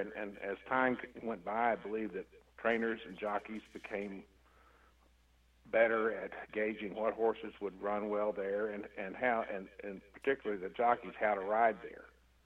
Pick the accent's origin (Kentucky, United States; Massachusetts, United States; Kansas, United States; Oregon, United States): Kentucky, United States; And I grew up in Simpson County. And so I have a strong bond to Kentucky Downs just because it's located in the county where I grew up.